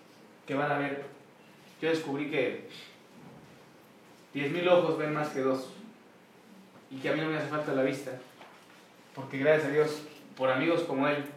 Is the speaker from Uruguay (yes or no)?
yes; Uruguay; Uruguay, que es el mate. Y yo te quiero enseñar pues mi cultura, porque quiero que algún día vengas a mi tierra a tocar.